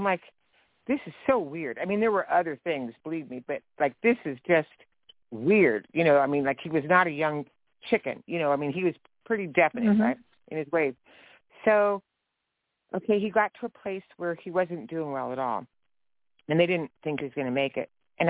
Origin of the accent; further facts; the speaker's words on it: California, United States; Now I was raised in California. We met back East in Tennessee, but I was raised in California.